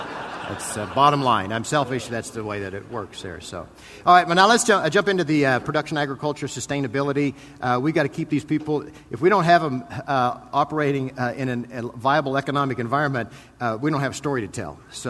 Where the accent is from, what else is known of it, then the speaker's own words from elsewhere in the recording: Kansas, United States; I still stay in touch with my home chapter back in Kansas. And did I mention I was from Kansas? Did I mention that?